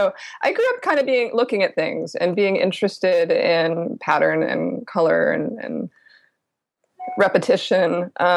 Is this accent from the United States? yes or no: yes; Midwest, United States; And, you know, I grew up in the Midwest.